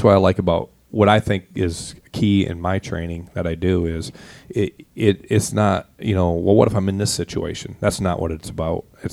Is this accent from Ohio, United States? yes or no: no; Michigan, United States; when I grew up in Michigan, my grandparents, their basement, which we don't have a lot of basements around here, was a root cellar, basically.